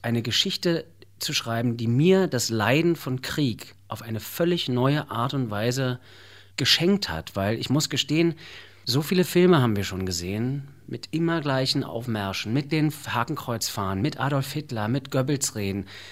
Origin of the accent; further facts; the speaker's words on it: Mecklenburg-Vorpommern, Germany; born there; Ich komme aus dem Norden, ich bin auf der Insel Rügen geboren.